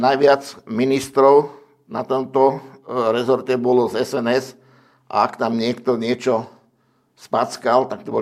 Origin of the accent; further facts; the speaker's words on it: Záhorie, Slovakia; Viete, u nás na Zahorí majú jednu takú riekanku